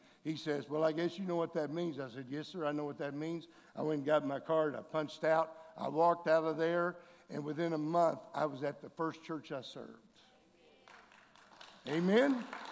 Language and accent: English; Brownsville, Texas, United States; I was from Brownsville, Texas. I didn't know what the union was.